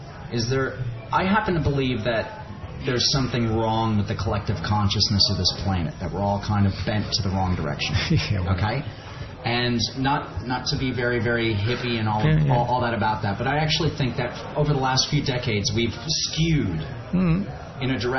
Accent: United States; now in Australia; what I've been watching in America, being my home country

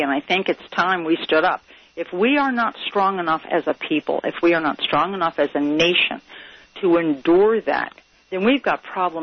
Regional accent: Florida, United States; I'm from Florida, and I know some of Jeb's little dark, deep secrets.

